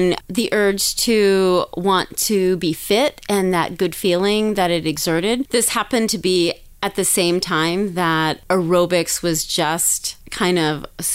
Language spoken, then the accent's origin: English; Daytona Beach, Florida, United States; Yeah, I grew up in Daytona Beach, Florida